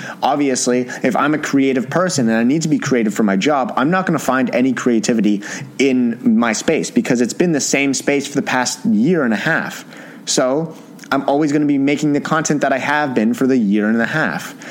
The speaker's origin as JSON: {"language": "English", "country": "Canada", "said": "I don't know what junior year is. I'm Canadian. We don't go by that."}